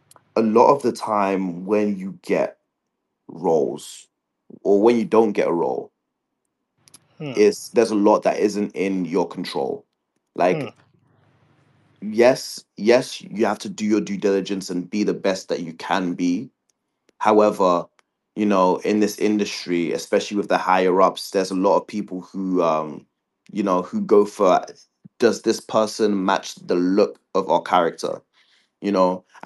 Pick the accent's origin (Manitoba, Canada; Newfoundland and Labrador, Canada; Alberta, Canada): Manitoba, Canada; Winnipeg; like I said, I was from Winnipeg, right?